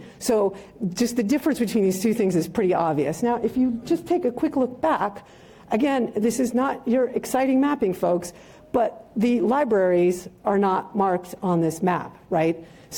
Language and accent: English; United States; since my first language is English, but I'm American